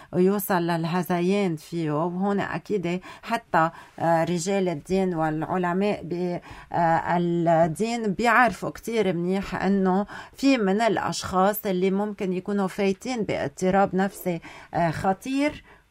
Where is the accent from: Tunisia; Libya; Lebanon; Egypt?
Lebanon